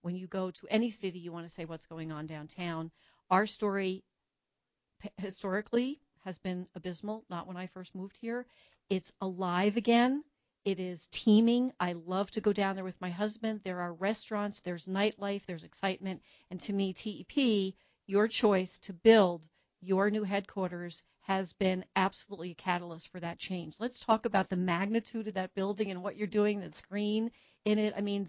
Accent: New Jersey, United States; Today, I am going to talk fast because I am from New Jersey and I can do that.

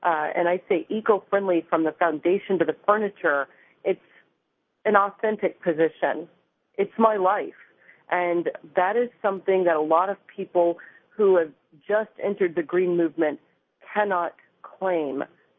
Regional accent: Austin, Texas, United States; I am from Austin, Texas, part of the Southwest, right along the Colorado River. And I grew up with allergies and asthma.

